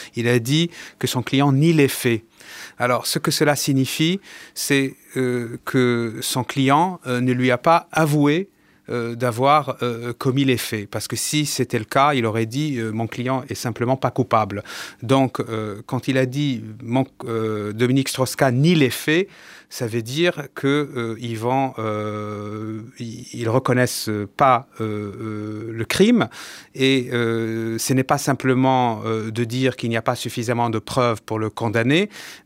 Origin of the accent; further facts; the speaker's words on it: France; en tant que Français, je suis choqué de voir cette manifestation